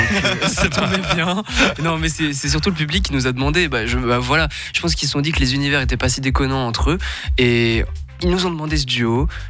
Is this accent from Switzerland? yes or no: yes; Romandy, Switzerland; Non, Suisse romand, c'est bien.